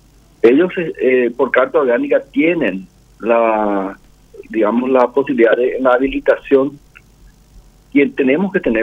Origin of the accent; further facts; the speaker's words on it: Paraguay; No es solamente la atención en sí lo que nos preocupa como ciudadanos paraguayos.